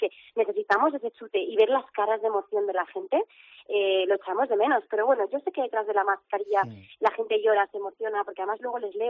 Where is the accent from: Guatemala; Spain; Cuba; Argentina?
Spain; Santander, Cantabria; Pero Santander es mi tierra